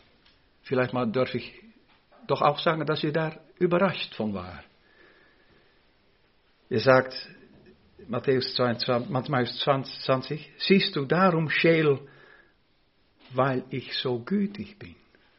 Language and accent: German; Rotterdam, South Holland, Netherlands; German is a second language; Im Museum bei uns in Rotterdam gab es einige von diese Bilder.